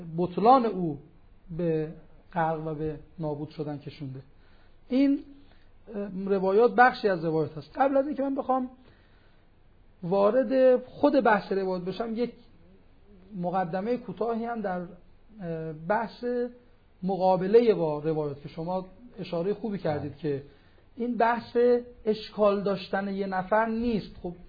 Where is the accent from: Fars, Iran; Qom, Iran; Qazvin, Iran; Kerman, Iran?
Qom, Iran; من خب اهل قم هستم، از تولدم قم بودم،